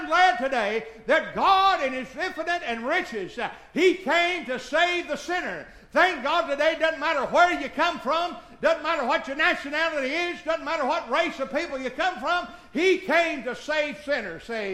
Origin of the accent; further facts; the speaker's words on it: Reedsville, United States; Brother Danny, when I grew up in Reedsville, we lived on the other side of the track.